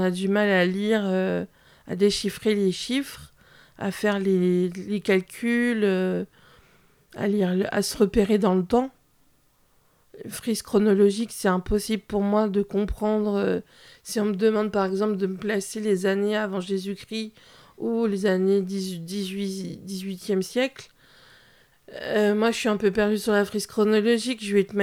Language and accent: French; Cherbourg-en-Cotentin, Normandy, France; j'ai 27 ans. J'habite Cherbourg en Cotentin. Je suis de Cherbourg depuis ma naissance.